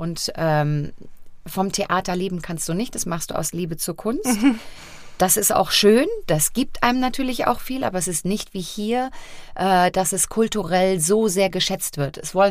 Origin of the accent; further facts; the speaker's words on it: Germany; das ist meine Heimat, hier ist meine Familie, hier sind meine Freunde, hier bin ich groß geworden